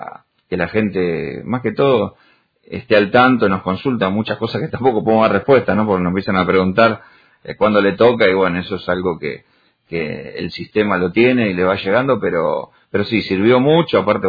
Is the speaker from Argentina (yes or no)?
yes; Argentina; Entonces, no somos inmortales los argentinos y tenemos que tener cuidado